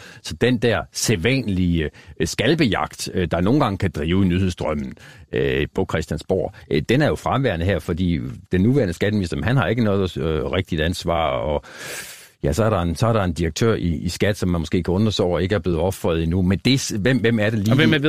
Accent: Aarhus, Central Denmark Region, Denmark; til fortællingen om Aarhus og storhedsvanvid. Altså den her oplevelse af, at vi er i Aarhus verdens mindste store

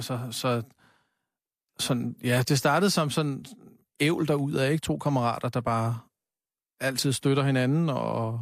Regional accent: Copenhagen, Capital Region, Denmark; Altså, jeg er vokset op på Amager

